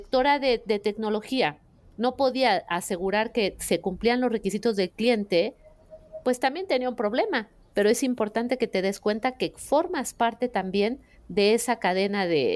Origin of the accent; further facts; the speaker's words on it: Mexico; siendo mexicana, te lo repito, y mujer